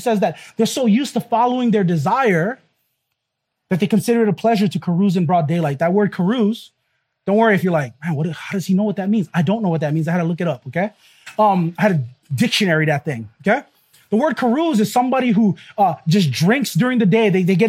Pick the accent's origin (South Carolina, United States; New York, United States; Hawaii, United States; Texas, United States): Hawaii, United States; I'm from Hawaii, big shame culture here, right? You don't want to make shame for your family.